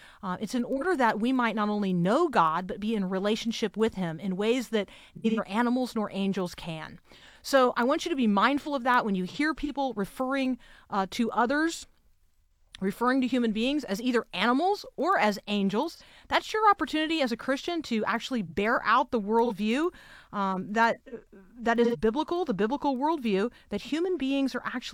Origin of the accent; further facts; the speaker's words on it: Tampa, Florida, United States; Jesse Rojo is easy for me because I grew up in Tampa